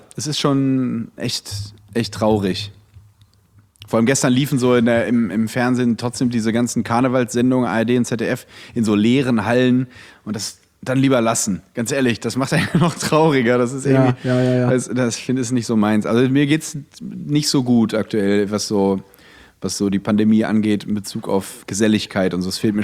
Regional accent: North Rhine-Westphalia, Germany; born there; now in Cologne, Germany; Also ich bin ja gebürtig aus Ostwestfalen

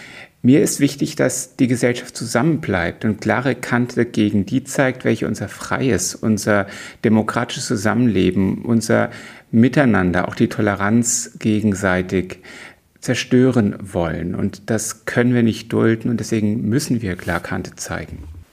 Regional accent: Heppenheim, Hesse, Germany; Denn zum einen ist Heppenheim natürlich meine Heimatstadt, Kreisstadt

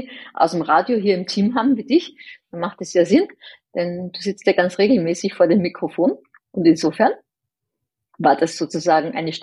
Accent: Austria; born there; dass ich gebürtige Österreicherin bin.

